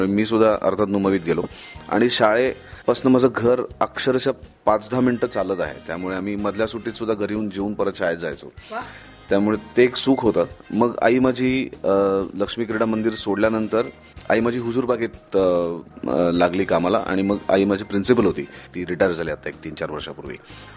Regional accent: Pune, Maharashtra, India; रोडला ताराबाई काहीतरी समथिंग असं एक नर्सिंग होम होतं जिकडे माझा जन्म झाला. आणि आय एम व्हेरी हॅपी की मी एक पक्का पुणेरी आहे.

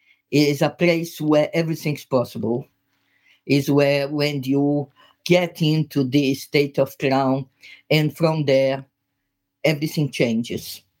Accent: Brazil; accent: Brazilian; English is a second language; It's my accent, okay? You guys there listening to it, you might have a bit of a problem to adjust your ear to this Brazilian accent.

